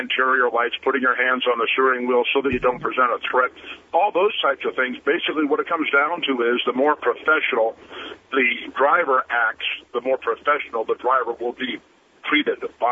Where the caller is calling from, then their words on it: Houston, Texas, United States; Good morning. How are you? I'm calling from Houston.